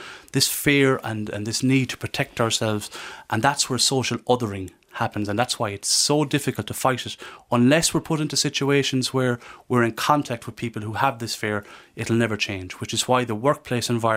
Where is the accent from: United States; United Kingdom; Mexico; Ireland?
Ireland; Tuam, Connacht; Look, I grew up in Tuam, County Galway, okay?